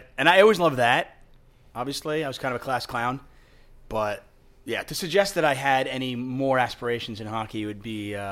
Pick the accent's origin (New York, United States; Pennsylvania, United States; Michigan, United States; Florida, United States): New York, United States; Queens; born there; Like, I was born in Queens. I lived in upstate for a little bit.